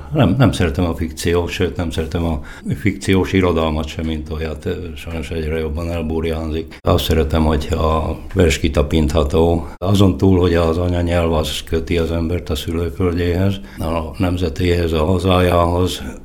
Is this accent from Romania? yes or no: no; Slovakia; Felvidéki magyarként adott volt a kedvenc téma a megmaradásunk, a kultúránkért való küszködés.